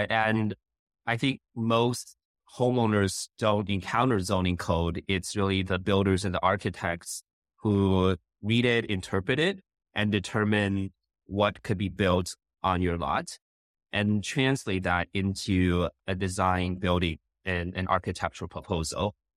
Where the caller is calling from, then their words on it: Cincinnati, Ohio, United States; I am calling from Cincinnati, Ohio, where I currently teach as assistant professor of architecture at UC Dap.